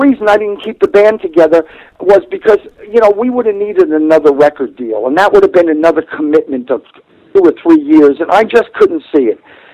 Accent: New Jersey, United States; moved away as an adult; now in Nashville, United States; I moved there, although I'm from New Jersey, the New Jersey, New York area. I moved to Nashville because I had made some friends there

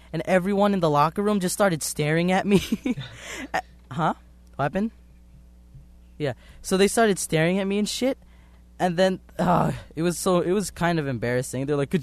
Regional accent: Philippines; I'm Filipino, though.

